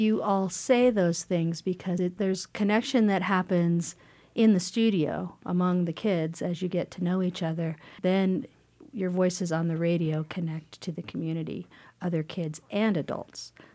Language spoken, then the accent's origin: English; Carbondale, Colorado, United States; My younger brother, Andy, and I grew up in Carbondale